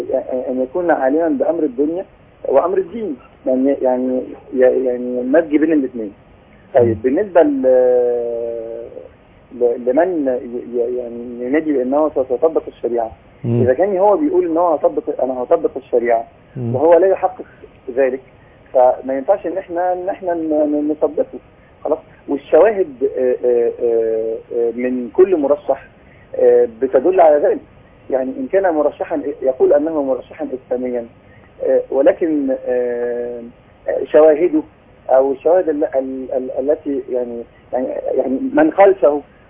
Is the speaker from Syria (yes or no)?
no; Egypt